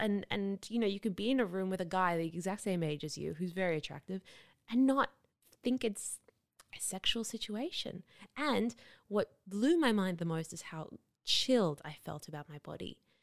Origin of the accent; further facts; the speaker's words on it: Australia; It made me realize maybe I'm prudish, because I'm Australian